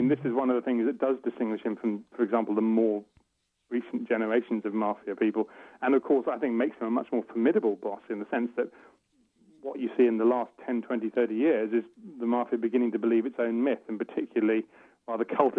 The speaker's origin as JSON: {"language": "English", "country": "United Kingdom", "said": "I'm British, there are 10 or 15 of these things in the UK"}